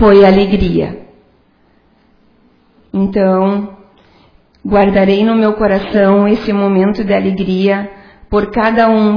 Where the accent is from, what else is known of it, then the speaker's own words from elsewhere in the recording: Ajuricaba, Rio Grande do Sul, Brazil; moved away; also born or lived in Cruz Alta; eu quero repetir que eu nasci em Ajuricaba. E de lá eu fui sair para estudar em Cruz Alta.